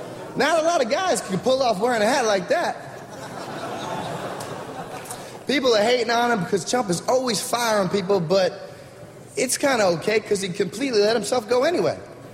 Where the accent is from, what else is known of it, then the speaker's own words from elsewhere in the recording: New Jersey, United States; We're both from Jersey, and tonight's my first night doing comedy.